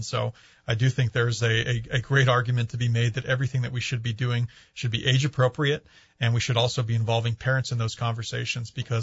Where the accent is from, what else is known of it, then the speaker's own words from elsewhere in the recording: Espanola, New Mexico, United States; But I grew up in Espanola, went to Pewaukee for elementary and middle school, great public schools.